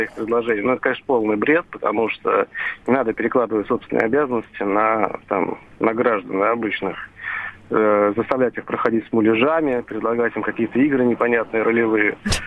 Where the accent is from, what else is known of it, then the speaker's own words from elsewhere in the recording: Moscow, Russia; я из Москвы.